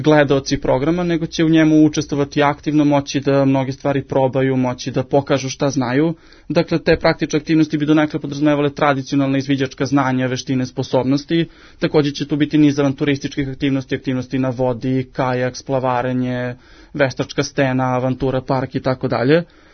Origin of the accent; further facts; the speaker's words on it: Zaječar, Zaječar District, Serbia; moj kraj, moja istočna Srbija, tu okolina Zaječara, ja sam konkretno iz Zaječara